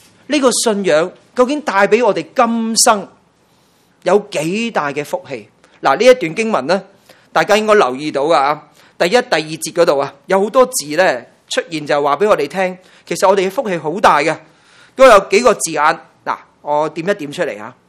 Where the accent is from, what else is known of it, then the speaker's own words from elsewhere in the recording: Hong Kong; 我哋香港人